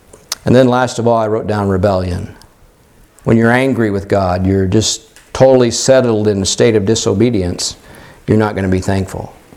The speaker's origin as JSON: {"language": "English", "region": "Pennsylvania", "country": "United States", "tie": "born or raised there", "said": "he went and served in a church in my home state of Pennsylvania"}